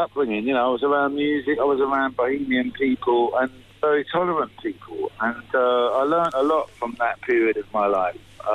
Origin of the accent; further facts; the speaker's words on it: London, United Kingdom; born there; So my father was Scottish. I was born in London. My mum was Welsh. My wife's Irish. So we are Celts through and through.